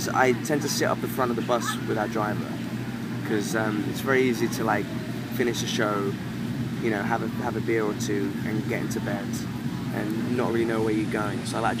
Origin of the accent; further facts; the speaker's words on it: London, United Kingdom; And obviously I'm from London, so I'm not used to any heat.